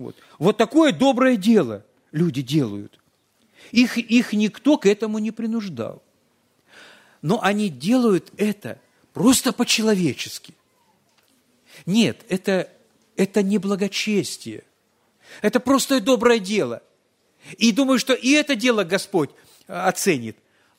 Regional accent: Krasnodar, Krasnodar Krai, Russia; вот я сам из Краснодара, да? У нас в Краснодаре есть большой гипермаркет

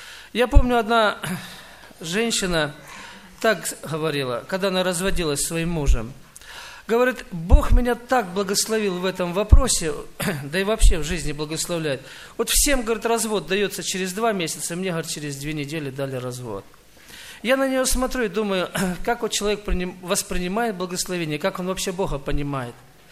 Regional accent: Maykop, Adygea, Russia; Я из Майкопа.

